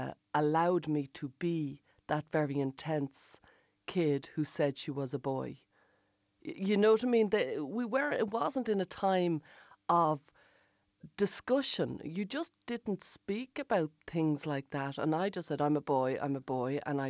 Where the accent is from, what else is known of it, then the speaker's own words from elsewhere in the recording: Blanchardstown, Leinster, Ireland; And I grew up in Blanchardstown in the 1980s. I was born in 1974